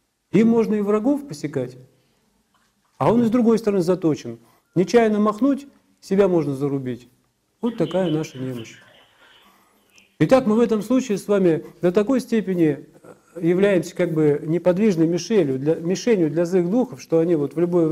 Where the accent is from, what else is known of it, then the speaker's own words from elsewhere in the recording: Russia; Даже мы из России, побывав здесь, попытались постоять на этом мосту.